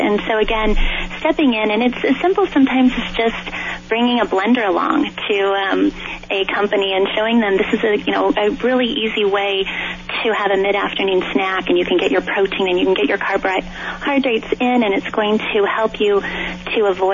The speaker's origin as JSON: {"language": "English", "region": "Nebraska", "country": "United States", "tie": "born or raised there", "said": "Well, you know, when I was young, I grew up in Nebraska and was around fresh fruit and fresh vegetables with our family garden, my grandparents' farm"}